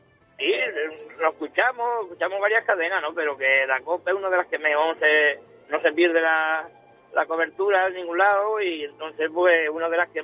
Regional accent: Tharsis, Andalusia, Spain; esta mina y la mina de Tarsi, que es mi pueblo, eran dos minas inglesas

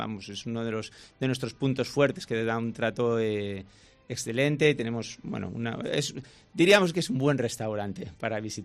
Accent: Valencian Community, Spain; also born or lived in Japan; Soy español, valenciano, mediterráneo de nacimiento, pero mi patria de adopción cultural es Japón

